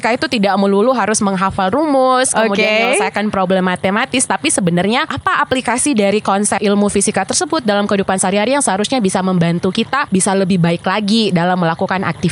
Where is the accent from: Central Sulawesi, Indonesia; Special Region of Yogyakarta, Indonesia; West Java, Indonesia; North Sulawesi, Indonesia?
Central Sulawesi, Indonesia; Poso; Asal saya dari Poso, jauh banget, Sulawesi Tengah.